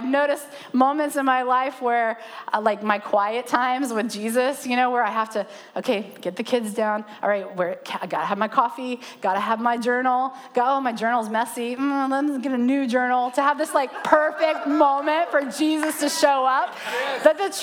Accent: the South, United States; I feel like I have to say it in a southern accent. I'm from the Bible Belt.

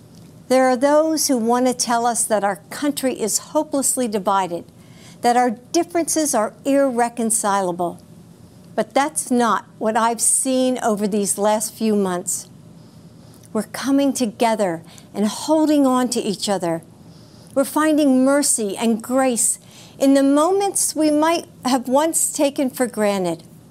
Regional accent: United States; As a mother and a grandmother, as an American, I am heartbroken by the magnitude of this loss

